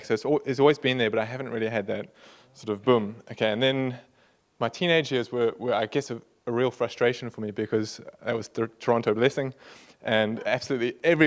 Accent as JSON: {"language": "English", "country": "South Africa", "tie": "born or raised there", "said": "So I grew up in South Africa, so we had a African woman that lived with us, looked after my grandmother who had dementia."}